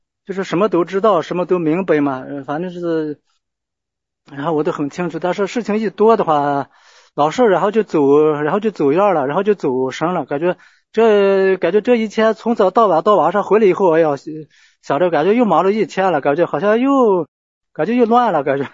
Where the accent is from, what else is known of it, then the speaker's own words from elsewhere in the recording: Hunan, China; 我是湖南这边的，